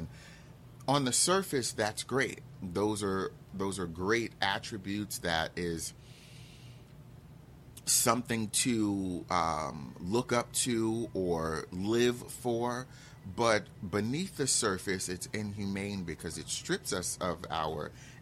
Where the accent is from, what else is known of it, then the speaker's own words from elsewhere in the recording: Newark, New Jersey, United States; because we understood, especially where I grew up in Newark, that a fag was not a man.